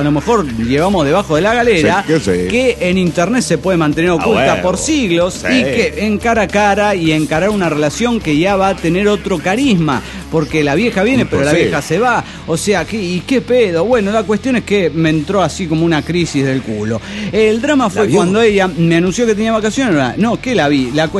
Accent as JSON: {"language": "Spanish", "town": "Desaguadero", "region": "La Paz", "country": "Bolivia", "said": "Hola, soy … de Desaguadero, Bolivia."}